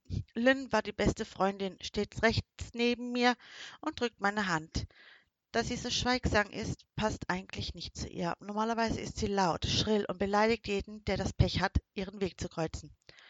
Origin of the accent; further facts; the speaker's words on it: Hamburg, Germany; now in Los Angeles, United States; Ursprünglich komme ich aus Hamburg, was erklärt, warum meine Eltern heute nicht bei mir sind.